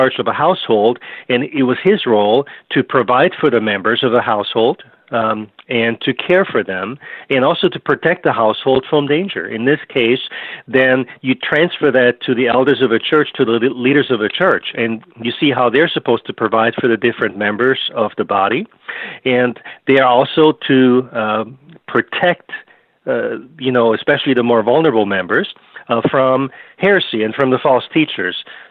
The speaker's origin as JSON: {"language": "English", "region": "Vienna", "country": "Austria", "said": "I'm originally from Vienna, Austria."}